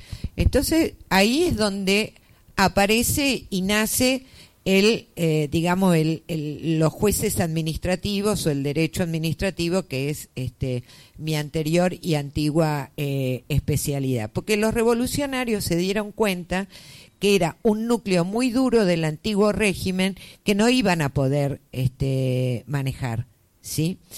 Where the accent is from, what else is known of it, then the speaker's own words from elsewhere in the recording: Argentina; como argentinos tenemos esta idiosincrasia de salir a copiar lo de otros